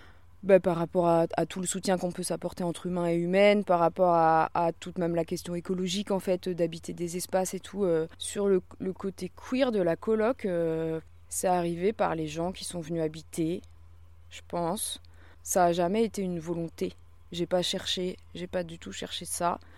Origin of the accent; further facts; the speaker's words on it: Bourges, Centre-Val de Loire, France; J'ai grandi à Bourges et ensuite, après mes études, j'ai habité en camion pendant des années.